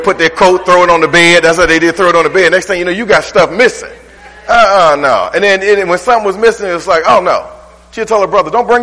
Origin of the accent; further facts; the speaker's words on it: Detroit, Michigan, United States; it ain't just because I'm from Detroit.